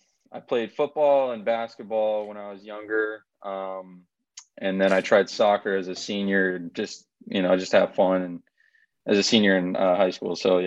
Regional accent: New England, United States; also born or lived in Grants Pass; So, like you mentioned, I was born in Grants Pass. And I don't really remember too much because we moved back to the East Coast when I was about two. So, my whole life really that I remember has been in New England.

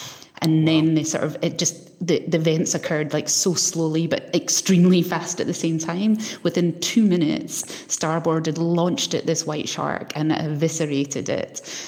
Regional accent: Scotland, United Kingdom; There's been orcas that are attacking boats there, and that's my home country.

